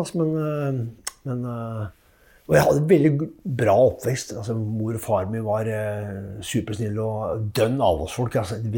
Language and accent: Norwegian; Oslo, Norway; Så Ja, altså jeg var født der og hadde noen år der, og så flyttet vi opp på ja, Rødtvet, Veitvet, slett der du kan midt imellom der, og så gikk jeg på Rødtvet skole da.